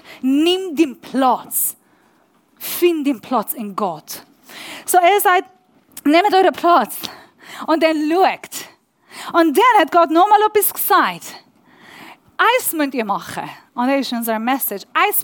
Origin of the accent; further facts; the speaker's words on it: Switzerland; Als Schweizer